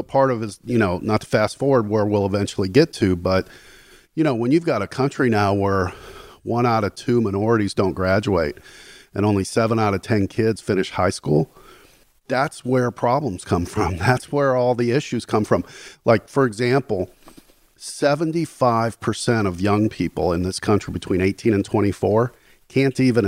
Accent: Gary, Indiana, United States; So I grew up in Gary, where most people work in the steel mills. It's very blue collar town.

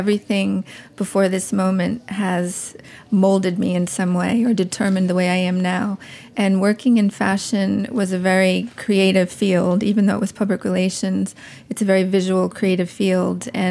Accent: New York City, New York, United States; I am technically from New York City, but it's hard to say that I am specifically from here in a way because I love to travel and I've lived in a lot of other places. But technically, I'm from New York City.

